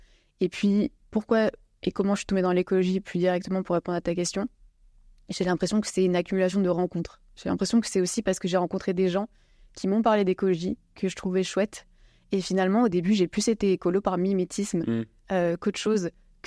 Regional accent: Montpellier, Occitanie, France; j'ai 27 ans, je viens de Montpellier.

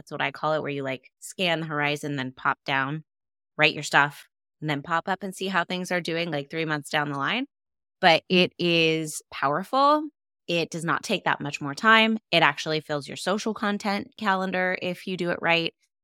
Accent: California, United States; and I was from California. And so after I graduated, I went back

